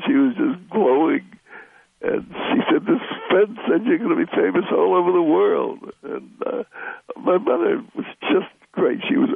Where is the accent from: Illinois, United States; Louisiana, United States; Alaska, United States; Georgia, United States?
Illinois, United States; Chicago; born there; I was born in Chicago on a kitchen table, and my mother insisted that I had made the table myself.